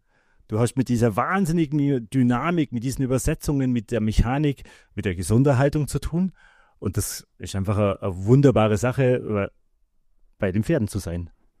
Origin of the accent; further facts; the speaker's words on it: Kempten, Bavaria, Germany; ich komme aus dem Allgäu, aus Kempten genau gesagt. Bin 52 Jahre alt